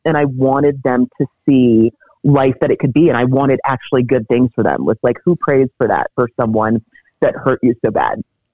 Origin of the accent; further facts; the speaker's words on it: Cameroon; now in United States; I'm an immigrant from Cameroon.